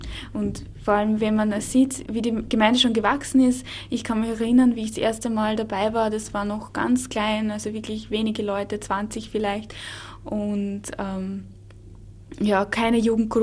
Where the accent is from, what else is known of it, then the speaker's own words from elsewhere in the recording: Burgenland, Austria; vor allem im Burgenland, in meiner Heimat